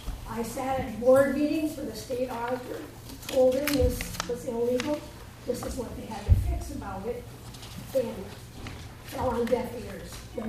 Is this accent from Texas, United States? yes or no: no; Minnesota, United States; I'm from Wabashaw County, and I don't know if everyone...